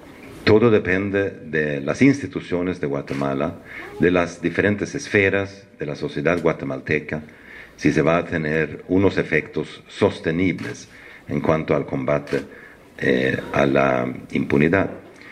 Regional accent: Sweden; Spanish is a second language; amigos del país, que somos los suecos

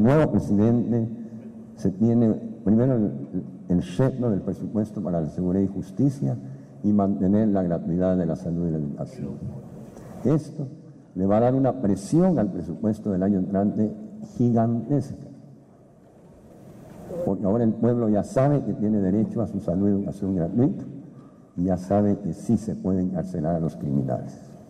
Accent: Guatemala; como guatemaltecos y guatemaltecas tenemos que ser responsables de financiar la seguridad y la justicia del país.

